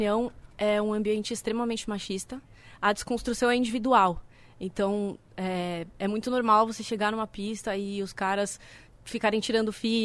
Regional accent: Santos, São Paulo, Brazil; also born or lived in ABC; eu morava na ABC, né, eu sou de Santos, mas eu morava na ABC.

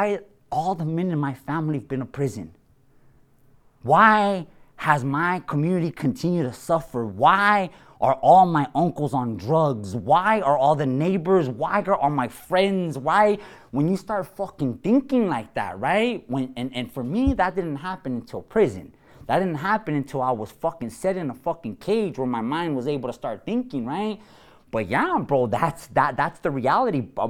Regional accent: Los Angeles, California, United States; that's how I was born, raised, and I was born in East Los Angeles, which people don't know, that's pretty much like little Mexico right there, brother.

